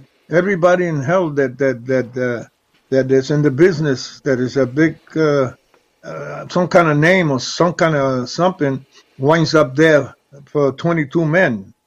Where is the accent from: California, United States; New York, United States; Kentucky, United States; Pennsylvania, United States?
California, United States; San Francisco; I was in California. I was from San Francisco.